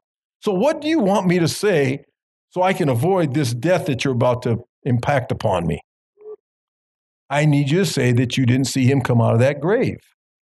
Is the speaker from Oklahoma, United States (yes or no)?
no; Los Angeles, California, United States; I'm born and raised in L.A. I'm born and raised in Los Angeles. My mom and dad are from Mexico.